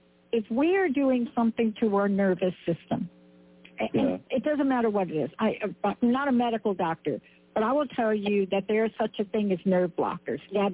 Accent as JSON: {"language": "English", "region": "New York", "country": "United States", "said": "I'm from New York, but my stepmom was from the Deep South."}